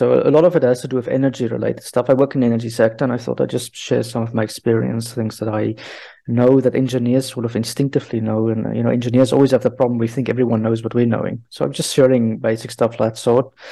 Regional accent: South Africa; now in France; I stay in France, but I'm actually from South Africa originally.

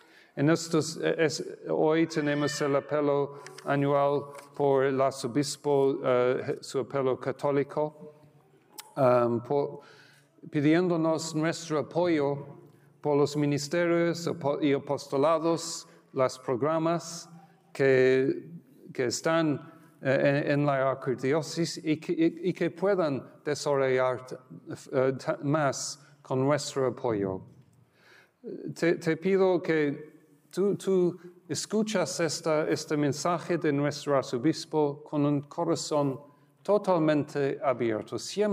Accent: London, United Kingdom; now in Oregon, United States; I'm from London, not the local London, Oregon, but London way to the east, 8 time zones to the east

